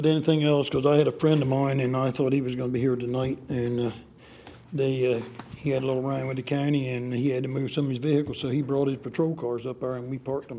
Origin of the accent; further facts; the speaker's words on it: Waste Neck, United States; born there; Well, I was born down Waste Neck, about 3 miles from where I presently live right now.